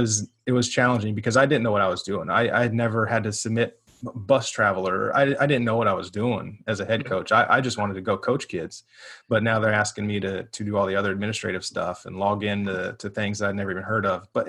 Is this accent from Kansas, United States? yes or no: yes; Topeka, Kansas, United States; I was born in Topeka, Kansas, raised in Topeka, Kansas.